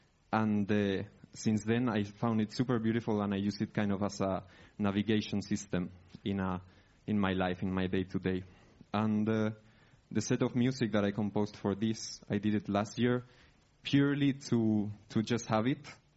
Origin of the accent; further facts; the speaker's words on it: Spain; now in Madrid, Spain; I come from Spain. I grew up in a very, very small village in the mountains. And then at some point, I moved to Madrid pursuing music.